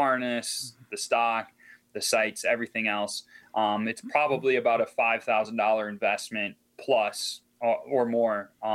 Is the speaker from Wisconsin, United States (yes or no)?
yes; Appleton, Wisconsin, United States; It's something that I never thought I would see in Northeast Wisconsin, just because growing up in the Appleton area, I didn't get into cross-country skiing until I was about 16, 17 years old